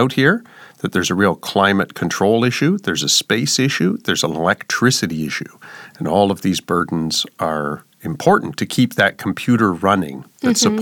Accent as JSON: {"language": "English", "country": "Canada", "said": "Maybe it's because I'm Canadian. I always say NASA"}